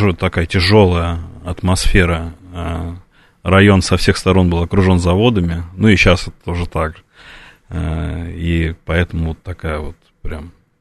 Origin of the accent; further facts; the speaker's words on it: Moscow, Russia; Я из Москвы. Родился здесь и рос, соответственно, тоже.